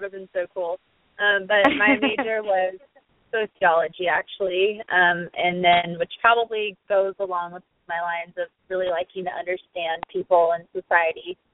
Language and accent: English; San Diego, California, United States; now in Seattle, United States; I'm from San Diego, but I went to college in Seattle, so I'm currently living in Seattle.